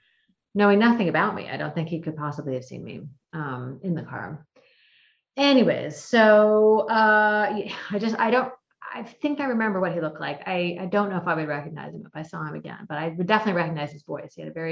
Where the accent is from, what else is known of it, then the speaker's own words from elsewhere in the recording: Washington, United States; Washington State, where I grew up, one summer around midnight. And as I was crossing an overpass back into my hometown